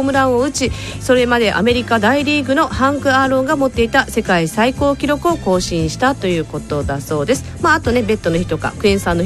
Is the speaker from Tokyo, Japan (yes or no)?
no; Kumejima, Okinawa, Japan; あの私久米島出身じゃないですか